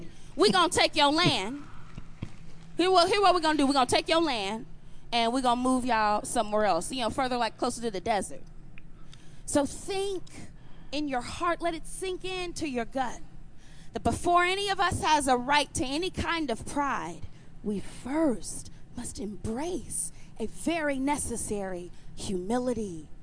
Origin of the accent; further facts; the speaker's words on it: St. Louis, Missouri, United States; near Ferguson, Missouri. I'm from St. Louis